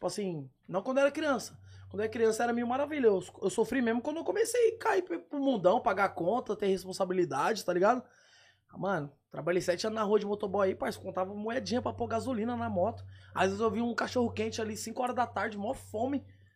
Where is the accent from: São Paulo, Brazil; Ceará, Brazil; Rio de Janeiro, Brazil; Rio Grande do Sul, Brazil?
São Paulo, Brazil; Cotia; Lá de Cotia.